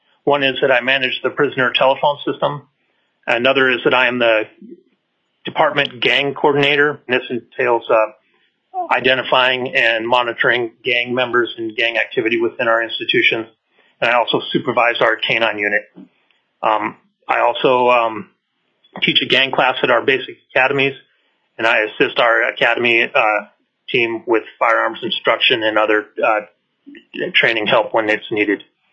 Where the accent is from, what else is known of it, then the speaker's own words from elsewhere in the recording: Skagway, Alaska, United States; now in Palmer, United States; I'm a lifelong Alaskan. I grew up in Skagway, and now I live in Palmer.